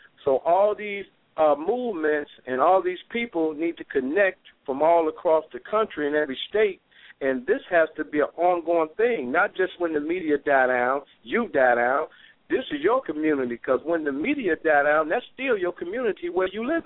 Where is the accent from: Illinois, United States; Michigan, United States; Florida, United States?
Michigan, United States; Detroit; just last week, a young baby got killed in Detroit, Michigan, in my hometown.